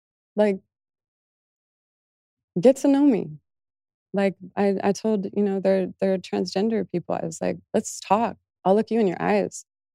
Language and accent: English; Las Vegas, Nevada, United States; I've been in actual fights growing up in Las Vegas because I cannot stand bullying.